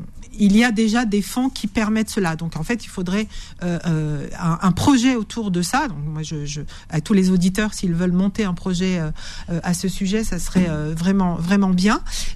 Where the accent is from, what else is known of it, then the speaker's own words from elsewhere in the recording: Aulnay-sous-Bois, Île-de-France, France; Moi, je viens d'Aulnay 3000 et je ne savais pas ce que c'était Erasmus.